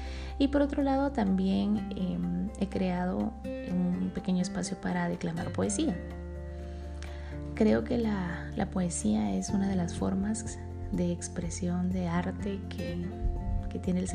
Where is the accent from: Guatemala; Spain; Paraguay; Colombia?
Guatemala; Soy guatemalteca, soy madre de familia, soy esposa, soy hija, soy hermana, soy amiga.